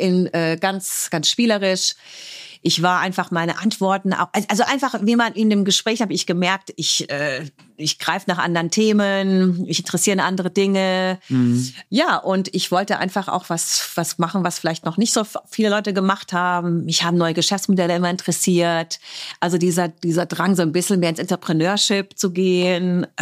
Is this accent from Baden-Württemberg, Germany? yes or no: yes; Heidelberg, Baden-Württemberg, Germany; Also ich bin Heidelbergerin, bin in Heidelberg geboren, habe sehr internationalen Background. Meine Mutter ist aus Portugal, mein Vater ist aus Österreich.